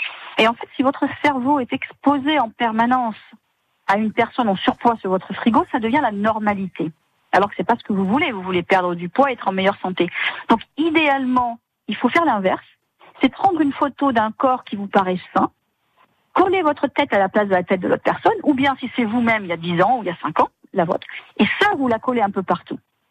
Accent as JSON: {"language": "French", "region": "Corsica", "country": "France", "said": "Moi, je suis corse, j'aime bien méditer couché."}